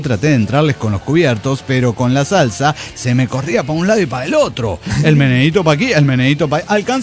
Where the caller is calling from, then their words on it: Costa Rica; de Costa Rica.